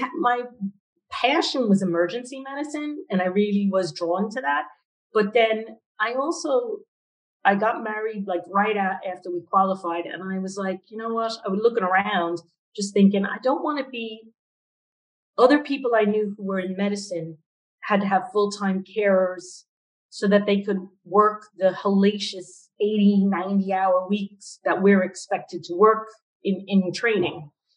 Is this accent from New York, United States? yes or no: yes; Long Island, New York, United States; Yeah, so I grew up in Long Island near JFK Airport.